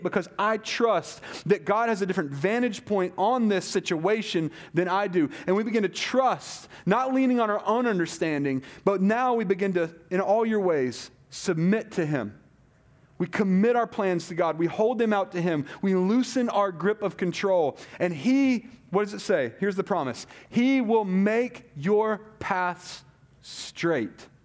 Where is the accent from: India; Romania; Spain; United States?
United States; Southeast; we're from the Southeast, like South. That's why I say y'all